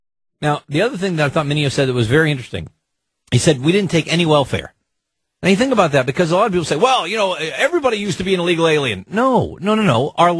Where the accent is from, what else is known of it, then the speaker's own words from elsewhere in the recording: United States; I want the Italian food, and I'm from America.